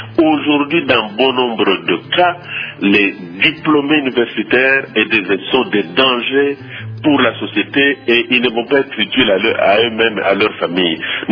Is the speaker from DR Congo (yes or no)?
yes; DR Congo; Nous devons, en tant que Congolais, avoir le courage de regarder notre société